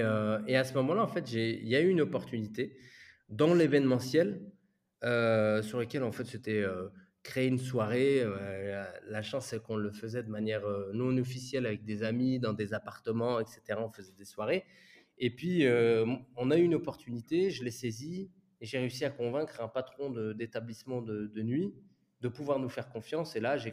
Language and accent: French; France; moved away as an adult; also born or lived in Dubai, United Arab Emirates; now in Switzerland; Moi, mes deux parents sont marocains. Je suis né en France. J'ai passé 21 ans en France. Ensuite, j'ai passé 3 ans au Moyen-Orient, à Dubaï. Et ensuite, là, ça fait bientôt 9 ans que je suis en Suisse.